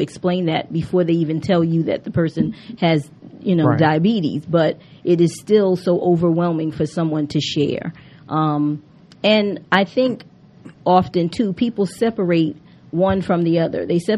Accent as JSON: {"language": "English", "region": "New York", "country": "United States", "said": "Well, I'm a New Yorker, so I'm not shocked by much."}